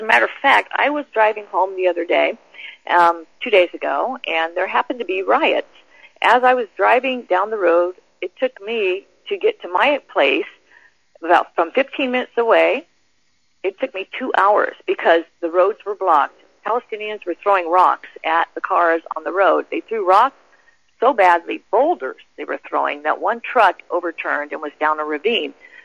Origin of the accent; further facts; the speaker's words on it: United States; as people that come from a democracy, I come from America, democracy as we know it is not what they want.